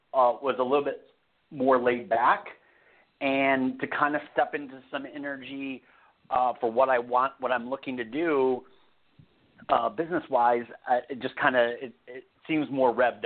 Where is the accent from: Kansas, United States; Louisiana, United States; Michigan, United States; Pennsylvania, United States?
Michigan, United States; now in Las Vegas, United States; I'm from Michigan, so I'm out. And I just moved to Vegas.